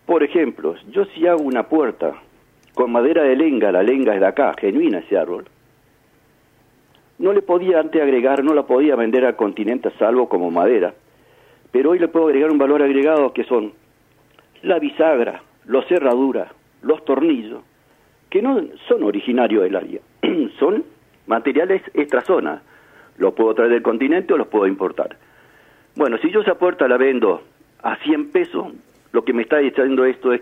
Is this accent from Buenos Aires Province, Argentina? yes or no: no; Tierra del Fuego, Argentina; yo soy fueguino acá